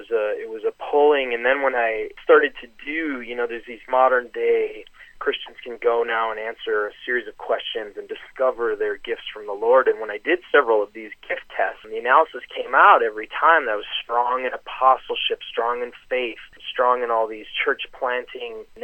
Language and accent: English; Milwaukee, Wisconsin, United States; now in Cleveland, United States; So originally, I am from Milwaukee, Wisconsin.